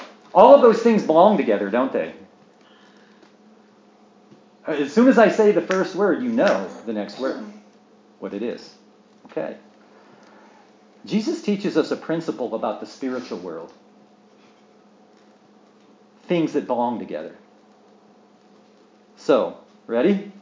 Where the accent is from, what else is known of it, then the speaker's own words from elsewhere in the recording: United States; And so I'm American, so sorry, a lot of these are American.